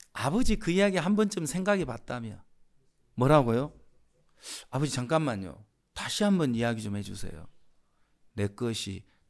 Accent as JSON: {"language": "Korean", "region": "Jeolla", "country": "South Korea", "also_born_or_lived": "Geochang", "said": "근데 저는 전라도 사람이에요. 그렇다고 해서 전라도 사투리 좋아하냐? 별로 좋아하지 않아요. 근데 전라도 그 경상도에서 살았는데 거창에서"}